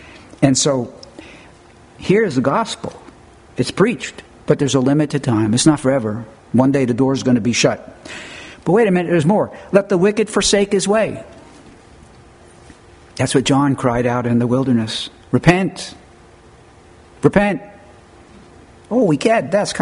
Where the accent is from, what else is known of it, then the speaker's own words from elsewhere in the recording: United States; Yes, I'm an American.